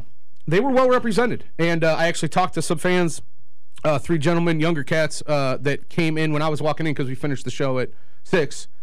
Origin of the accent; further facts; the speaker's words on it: Indiana, United States; I'm from Indiana. I can play basketball.